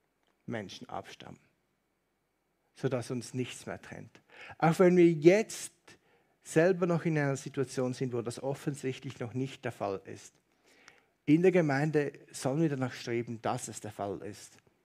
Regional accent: Switzerland; man könnte ihnen den Hals umdrehen als Schweizer.

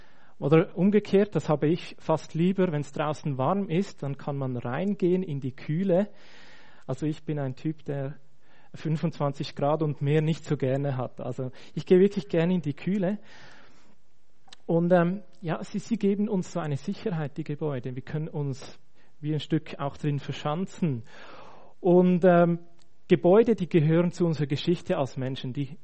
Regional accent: Switzerland; aber auch bei uns in der Schweiz

